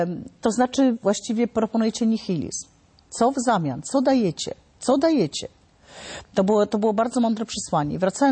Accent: Poland; Ja pochodzę z Dolnośląsko-Opolskiego

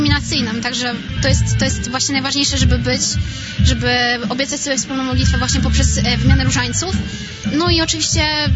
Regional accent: Bydgoszcz, Kuyavian-Pomeranian Voivodeship, Poland; z Bydgoszczy

